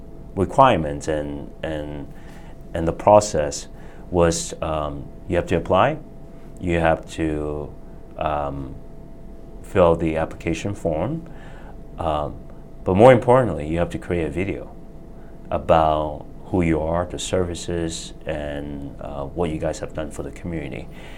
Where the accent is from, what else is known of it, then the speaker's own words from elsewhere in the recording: Hong Kong; moved away; when I was growing up in Hong Kong.